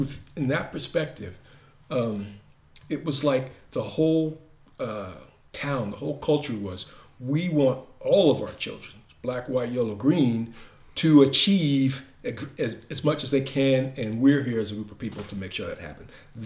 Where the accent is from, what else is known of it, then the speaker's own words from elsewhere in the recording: Westfield, New Jersey, United States; You know, my hometown Westfield was sort of, you know, you had people who lived on two different sides of the track.